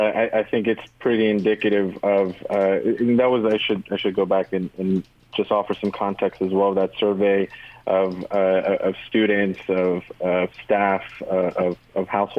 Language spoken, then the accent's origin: English; California, United States; I grew up here in Sonoma County, went to high school at Sonoma Valley High.